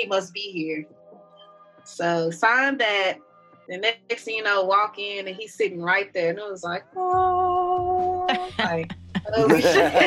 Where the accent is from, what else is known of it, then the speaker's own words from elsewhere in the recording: Houston, Texas, United States; And I was like, yeah, I'm from Houston.